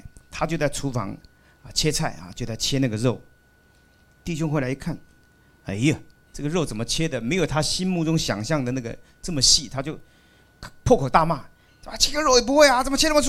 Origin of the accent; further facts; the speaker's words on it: China; 我们中国人讲话赶话，这个炮弹对炮弹，最后大家一起完蛋。